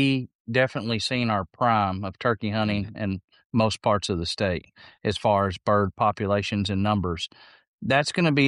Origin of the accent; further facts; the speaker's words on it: Kentucky, United States; And Kentucky, we're hitting my home state.